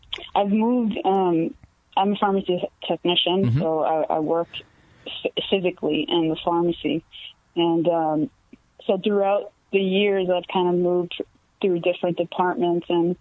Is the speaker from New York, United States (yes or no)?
yes; New York, United States; I'm originally from the Bronx.